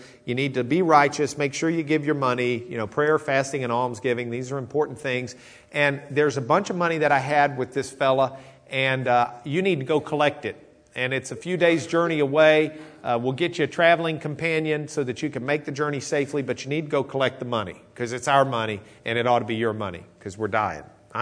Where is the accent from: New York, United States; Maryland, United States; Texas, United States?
Texas, United States; Lubbock; It's probably a little bit nicer, but that's where I grew up in Lubbock. That's what we'd have said.